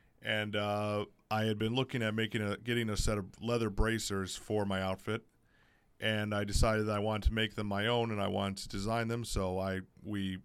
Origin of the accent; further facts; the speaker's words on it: Grosse Pointe Farms, Michigan, United States; now in St. Clair Shores, United States; I'm originally from Grosse Pointe Farms, but I'm currently living in St. Clair Shores